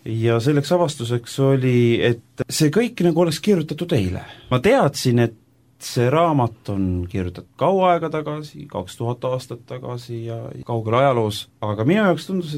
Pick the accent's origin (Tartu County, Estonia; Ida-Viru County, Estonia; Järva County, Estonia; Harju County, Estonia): Tartu County, Estonia; Elva; Ma olen pärit Elvast ja Elva on selline spordilembene linn